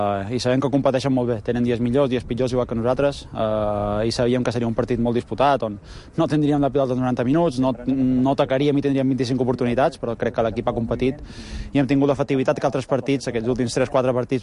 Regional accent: Balearic Islands, Spain; tornar a casa, jo li dic casa perquè bueno, soc de Mallorca i tornar aquí pues, sempre és un plaer.

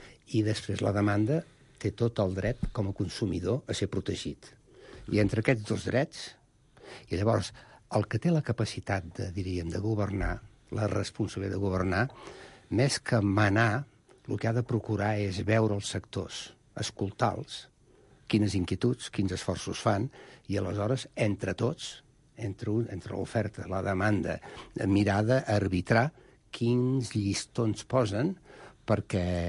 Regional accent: Catalonia, Spain; nosaltres com a catalans

